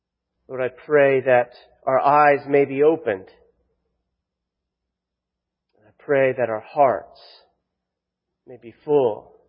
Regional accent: Florida, United States; And I'm from Florida and the sun was really bright.

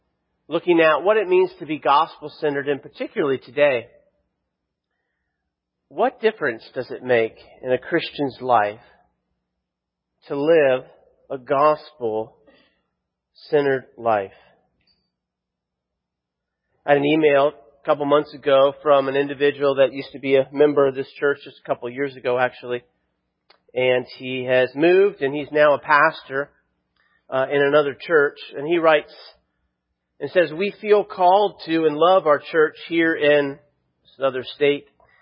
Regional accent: Florida, United States; And I'm from Florida and the sun was really bright.

